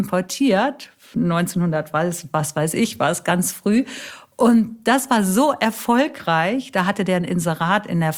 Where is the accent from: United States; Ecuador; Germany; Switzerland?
Germany; Bonn, North Rhine-Westphalia; Und ich selber habe mich einfach ganz normal als Bonner Mädchen empfunden, so wie alle anderen auch.